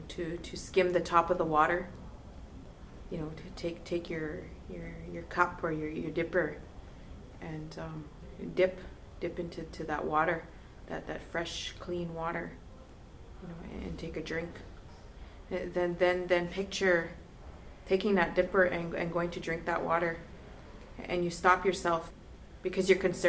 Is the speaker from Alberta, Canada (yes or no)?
yes; Alberta, Canada; I come from the Beaver Lake Cree Nation, which is Treaty 6 territory, northeast Alberta, about 2.5 hours northeast of Edmonton.